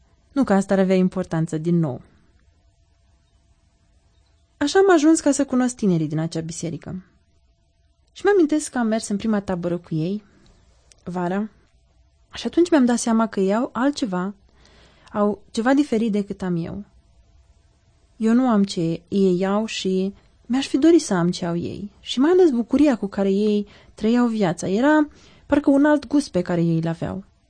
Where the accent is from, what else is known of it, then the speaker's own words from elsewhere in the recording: Iași, Iași County, Romania; din Iași și probabil că vei nota accentul de care de altfel sunt mândră.